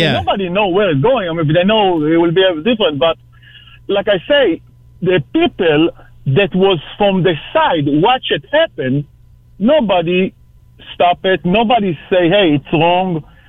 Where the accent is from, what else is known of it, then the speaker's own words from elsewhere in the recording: United States; treat me as American and start to put me as a right or as a left, because we all American after all, right?